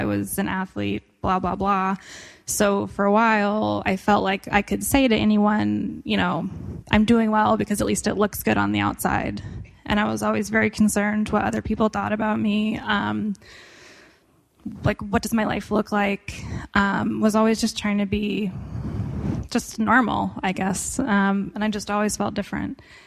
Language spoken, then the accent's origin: English; Arizona, United States; And I grew up in Arizona, and I went to Arizona State University on an academic scholarship